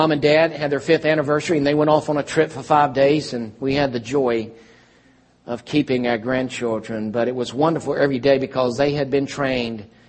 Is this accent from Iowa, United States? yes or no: no; Lynchburg, Virginia, United States; I grew up in Lynchburg, Virginia, the youngest of 8 children.